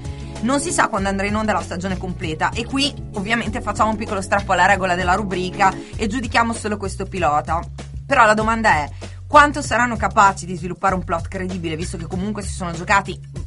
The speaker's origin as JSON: {"language": "Italian", "town": "Bologna", "region": "Emilia-Romagna", "country": "Italy", "said": "che da bolognese è difficilissimo da dire"}